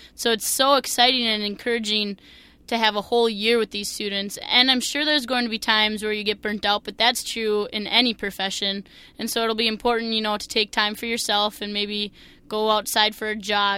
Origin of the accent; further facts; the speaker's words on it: Minnesota, United States; accent: Minnesotan; being the Minnesotan girl with my thick Minnesotan accent. I'm nervous that they might pick on me for that quite a bit.